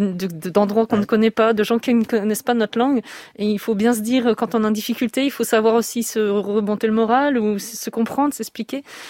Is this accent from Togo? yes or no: no; France; chez nous en France